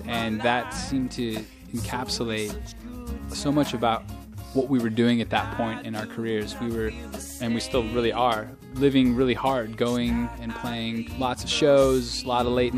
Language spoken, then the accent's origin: English; California, United States; We're all from California, and it's just shaped so much of our music, who we are